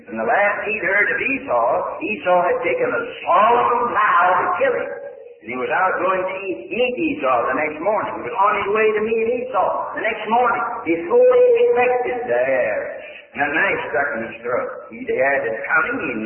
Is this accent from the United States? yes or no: yes; Pennsylvania, United States; born there